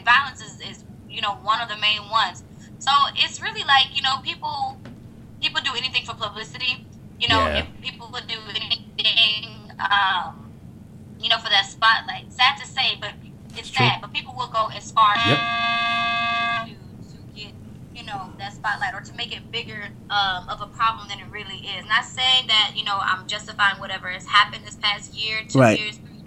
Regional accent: Kansas City, Missouri, United States; also born or lived in St. Louis; because actually I'm from Kansas City, Missouri, which is right next to St. Louis.

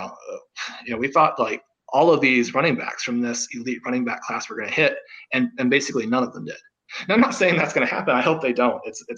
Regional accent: Kansas City, Missouri, United States; I mean, I grew up in Kansas City.

